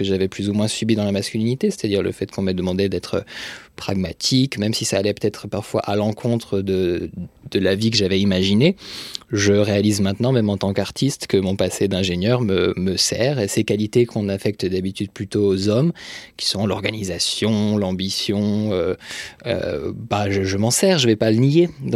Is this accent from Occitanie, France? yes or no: no; Bourgogne-Franche-Comté, France; also born or lived in Brittany; J'ai grandi en Franche-Comté, puis en Bretagne, enfin en province essentiellement. Je viens d'un milieu, on va dire, moyen, une classe moyenne, plutôt éduquée